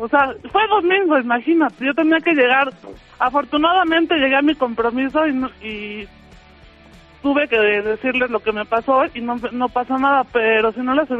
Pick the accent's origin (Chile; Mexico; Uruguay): Mexico; Mexico City; soy de la Ciudad de México, de Tlalpan.